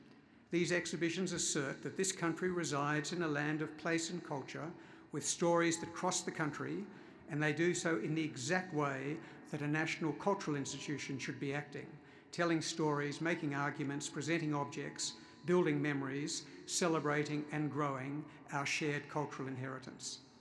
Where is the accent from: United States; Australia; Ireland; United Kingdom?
Australia; I am Australian, and on my grandfather's side of Jewish Russian descent, in fact, modern day Belarus descent